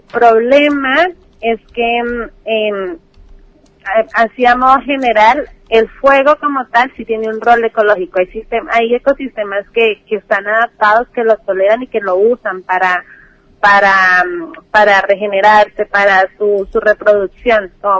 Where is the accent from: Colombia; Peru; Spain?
Colombia; Bogotá; now in Argentina; Sí, yo soy bogotana.